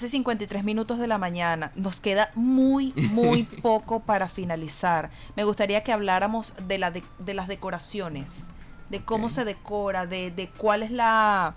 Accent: Venezuela; yo soy latina y soy venezolana y bueno, soy cristiana.

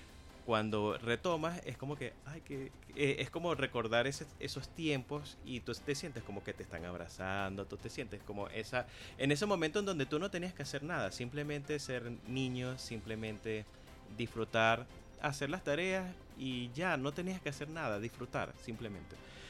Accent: Venezuela; Siempre va a haber algo de nuestra manera venezolana

